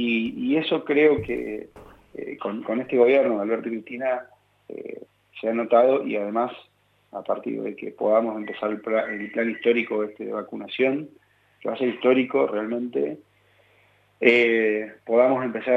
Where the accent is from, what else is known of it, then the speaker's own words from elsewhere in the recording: Argentina; Somos argentinos y nunca nos rendimos.